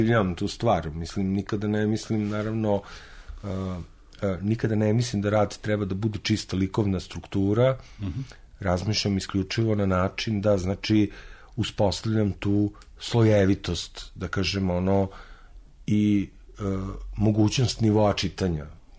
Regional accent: Smederevo, Podunavlje District, Serbia; also born or lived in Belgrade; ja sam Smederevac, ono, odrastao sam u tom gradu, iako sam rođen u Beogradu

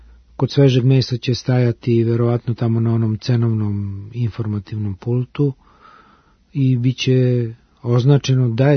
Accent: Serbia; mi, ne zato što pričam i Srbije i kao Srbin, nego jednostavno mi smo lideri u toj proizvodnji

